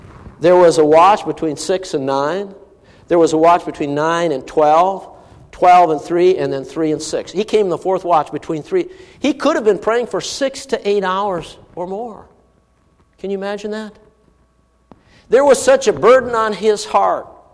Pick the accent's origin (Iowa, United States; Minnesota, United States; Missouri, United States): Minnesota, United States; Duluth; When I grew up in Duluth, Minnesota, I didn't grow up in the mountains of Colorado.